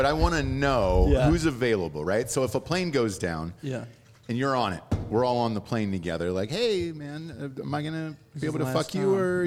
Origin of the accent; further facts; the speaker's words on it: Atlanta, Georgia, United States; I'm from Atlanta.